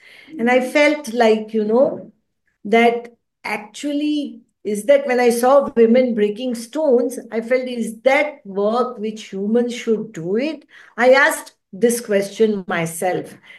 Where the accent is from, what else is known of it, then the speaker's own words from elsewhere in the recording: Mumbai, Maharashtra, India; I am born and raised in Mumbai, and I was never thinking of getting into this sector also.